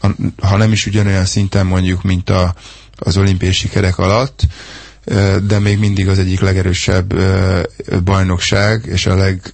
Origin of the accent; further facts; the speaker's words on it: Budapest, Hungary; Én Budapesten nőttem föl, én nagyon szerettem Budapesten vízilabdázni